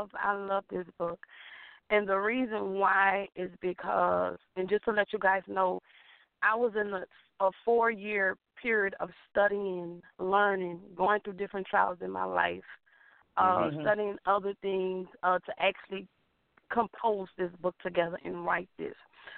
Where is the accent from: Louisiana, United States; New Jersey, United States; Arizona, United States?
Louisiana, United States; New Orleans; also born or lived in Gulf Coast; Yes, I am from New Orleans, born and raised. Born and raised.